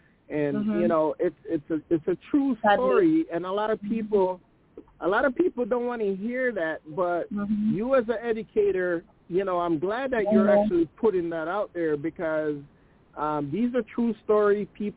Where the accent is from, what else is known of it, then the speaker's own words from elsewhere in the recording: Askenish, Hanover, Jamaica; because I grew up basically in Askanish, which is way underneath the mountain.